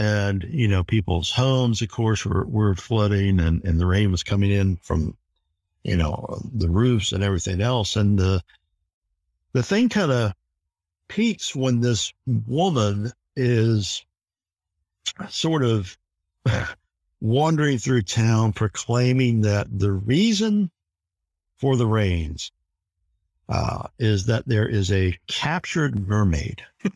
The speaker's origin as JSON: {"language": "English", "region": "North Carolina", "country": "United States", "tie": "born or raised there", "said": "of course, I grew up in North Carolina and remembered hearing different mermaid stories along the Outer Banks"}